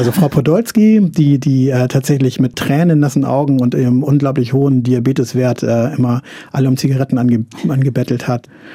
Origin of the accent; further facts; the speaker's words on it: Hamburg, Germany; ich bin ja quasi Skandinavier als Hamburger in gewisser Weise.